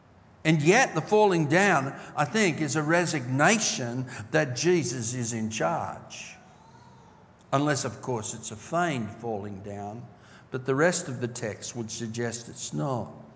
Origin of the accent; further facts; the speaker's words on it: Australia; as an Aussie